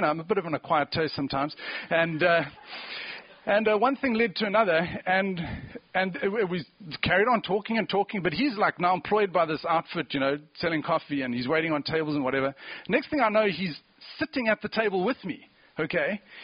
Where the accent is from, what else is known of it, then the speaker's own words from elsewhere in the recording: Cape Town, Western Cape, South Africa; I was in Cape Town. I come from Cape Town in South Africa.